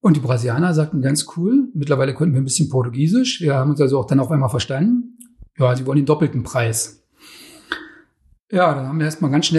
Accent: Germany; Ursprünglich bin ich ja in der DDR groß geworden

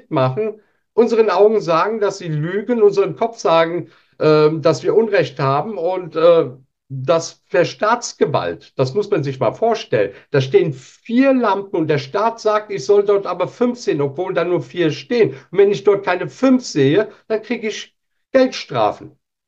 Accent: Turkey; Dann würde ich als Türke sagen, das ist dein Recht.

